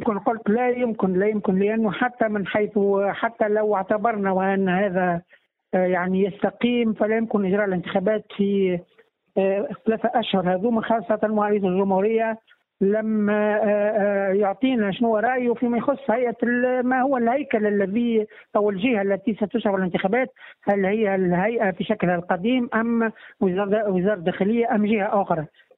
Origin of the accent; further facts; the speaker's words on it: Tunisia; وتستنزفنا نحن كتونسيين.